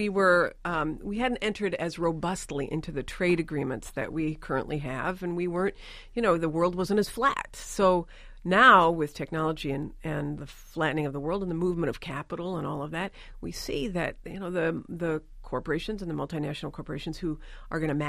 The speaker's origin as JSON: {"language": "English", "country": "United States", "tie": "born or raised there", "also_born_or_lived": "Canada", "said": "I lived there for my first 4 years and then moved to the United States with my parents."}